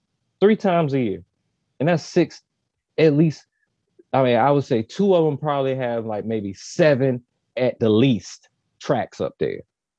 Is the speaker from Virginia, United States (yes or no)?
yes; Virginia, United States; All right, so once again, yes, I am from Virginia. I am from the exact area code